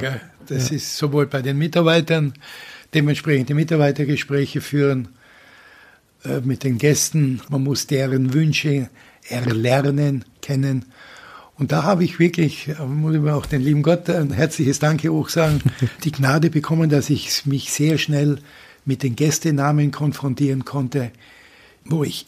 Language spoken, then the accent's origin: German; Styria, Austria; moved away as an adult; bin Österreicher, wunderschön in Österreich, in der Nähe von Graz